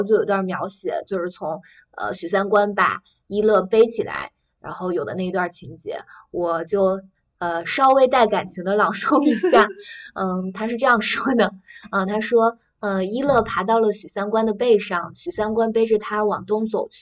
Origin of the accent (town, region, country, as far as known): China